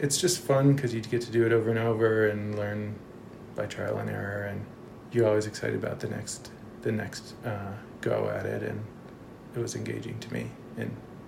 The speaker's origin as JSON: {"language": "English", "region": "Virginia", "country": "United States", "tie": "born or raised there", "said": "I moved a couple times growing up, but mostly in Virginia."}